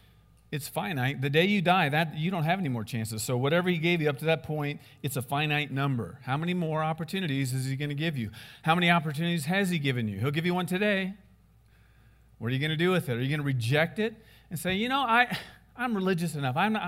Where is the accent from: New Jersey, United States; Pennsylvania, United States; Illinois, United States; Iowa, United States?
Iowa, United States; I do, and you knew this was coming. I have some people that I'm proud of. From Iowa, here's one.